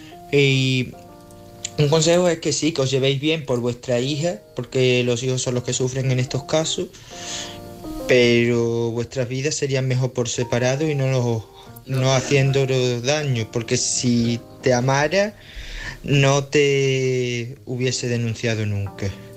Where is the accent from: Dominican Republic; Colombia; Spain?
Spain; Badajoz, Extremadura; de Badajoz.